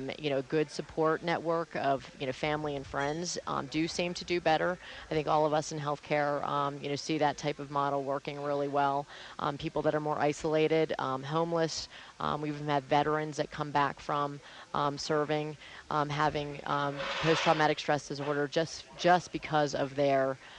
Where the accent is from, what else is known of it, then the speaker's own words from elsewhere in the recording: Wilmington, Delaware, United States; now in Santa Fe, United States; Yes, I'm from Wilmington, Delaware, and I was a state legislator in Delaware for 2 terms.